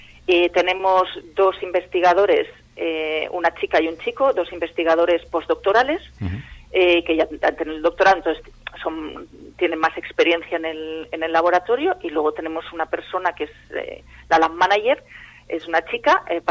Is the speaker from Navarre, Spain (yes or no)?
no; Barcelona, Catalonia, Spain; moved away as an adult; now in Laredo, Spain; Sí, mira, yo soy de Barcelona, como te he comentado, pero aunque me siento laredana 100%, en Barcelona estudié bioquímica